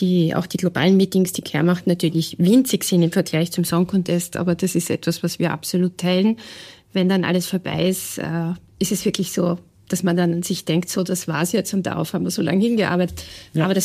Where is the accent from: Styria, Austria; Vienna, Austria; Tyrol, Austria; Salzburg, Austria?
Vienna, Austria; als Wienerin